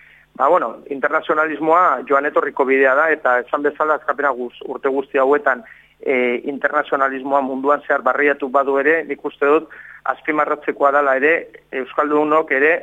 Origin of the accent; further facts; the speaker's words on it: Basque Country, Spain; Euskal Herritik gatoz 3 milioi biztanle dituen herri batetik, Estatu Espainiar eta Frantsesen artean kokatuta dagoena